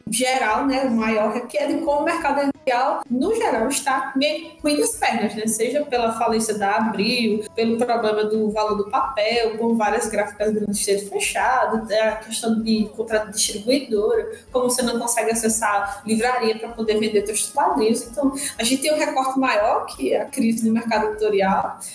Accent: Maceió, Alagoas, Brazil; Eu percebo isso porque eu sou do Maceió, e toda vez que eu vou para qualquer lugar do Brasil

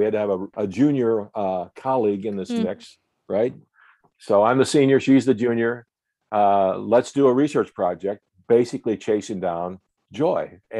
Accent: Moline, Illinois, United States; So born and raised early on in the Quad Cities, Moline, Illinois.

